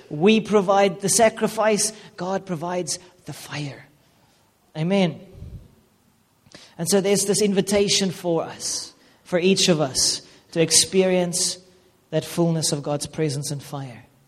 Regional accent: Paarl, Western Cape, South Africa; this is the family you come from, this is the town you come from. I come from Paul in the Western Cape.

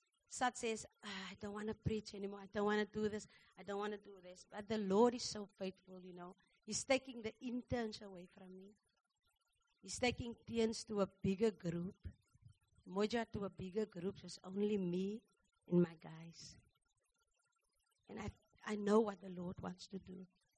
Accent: Franschhoek, Western Cape, South Africa; Because I'm from Franschhoek. I don't even know a prison.

